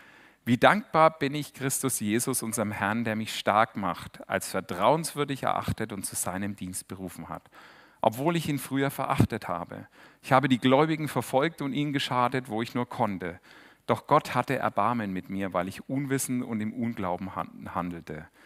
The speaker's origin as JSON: {"language": "German", "country": "Germany", "said": "Man hat da so eine Hemmschwelle, zumindest ich als Deutscher oder warum auch immer, vielleicht ist es auch meine Erziehung"}